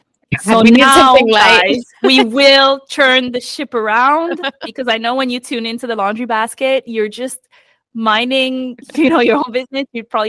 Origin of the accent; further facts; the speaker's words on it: United States; Because I'm American, so I have to.